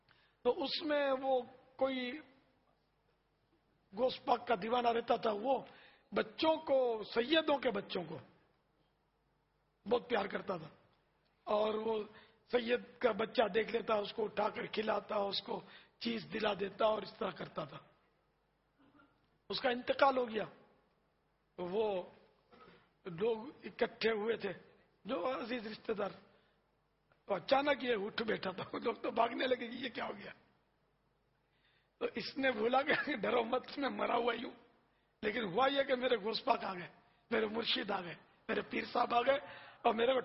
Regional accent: Kutiyana, Gujarat, India; हमारे गांव का वाक्य है, कुतियाना याबाई गांव था हमारा, जिसका स्टेशन भी नहीं था, बहुत गैर मरूफ है, काठियावाड़ जिला

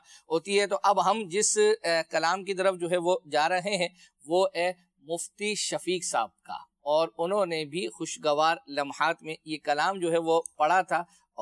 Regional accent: Punjab, Pakistan; میں تو پنجابی ہوں, اگرچہ ہم تقریباً 22-25 سال سے علاقے میں جو ہے وہ رہ رہے ہیں, وہ اگرچہ میمنوں کا ہے.

